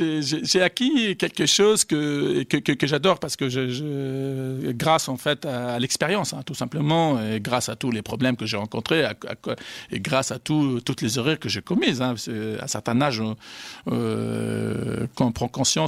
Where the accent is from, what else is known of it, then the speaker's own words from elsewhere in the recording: France; je suis français, de formation française